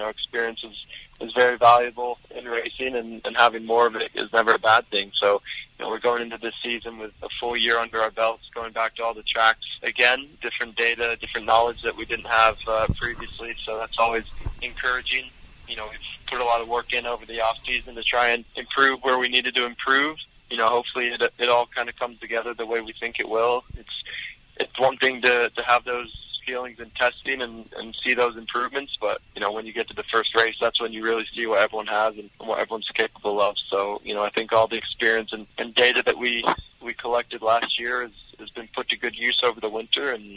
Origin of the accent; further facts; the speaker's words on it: Florida, United States; You know, I grew up in Florida, so lots of family and friends come out to support me in St. Pete.